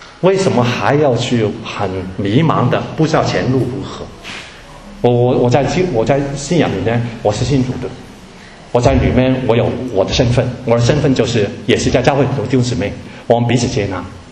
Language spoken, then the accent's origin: Chinese; China; now in Germany; 我们是华人啊，我们来自中国。然后呢我们身居德国，然后呢我们可能希望申请移民到美国